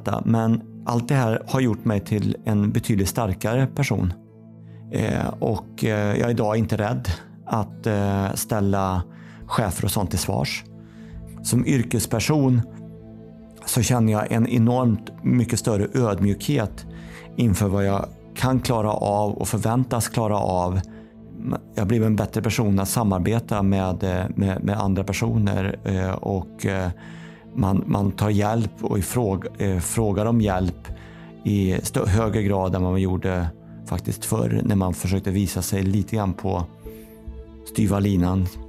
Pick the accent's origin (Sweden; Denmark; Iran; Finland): Sweden; Karlstad, Värmland; där jag kommer ifrån då, Karlstad, Kil så att säga